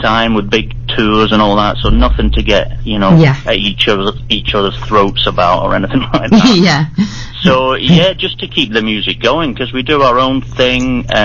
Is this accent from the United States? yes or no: no; Kilmarnock, Scotland, United Kingdom; now in Preston, United Kingdom; I'm from Kilmarnock, and so we both moved to Preston and thought, hey, we've got to get a band together.